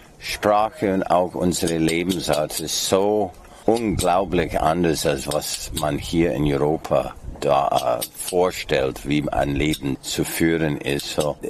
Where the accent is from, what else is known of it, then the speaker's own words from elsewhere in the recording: British Columbia, Canada; German is a second language; was viele Leute wissen nicht einmal, wo ich herstamme. Ich sage British Columbia